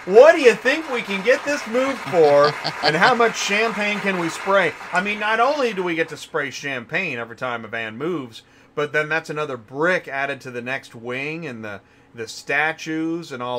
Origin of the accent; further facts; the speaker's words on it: Oklahoma, United States; I grew up in Oklahoma, so I got some. I have some street cred here.